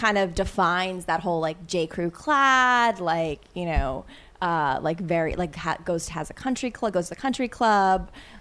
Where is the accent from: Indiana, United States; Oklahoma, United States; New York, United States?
New York, United States; New York City; well, I was born in New York on the Upper West Side and my mom.